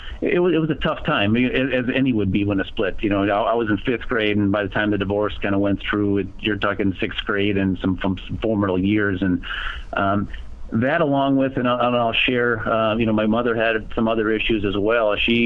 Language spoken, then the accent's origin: English; Blooming Prairie, Minnesota, United States; I am originally from Minnesota, so born and raised in Minnesota, a small town in southern Minnesota, actually, Blooming Prairie, for my earlier years.